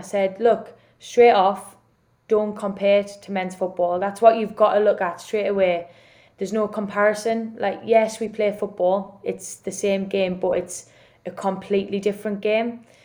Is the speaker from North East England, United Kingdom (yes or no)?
yes; North East England, United Kingdom; I'm originally from the Northeast.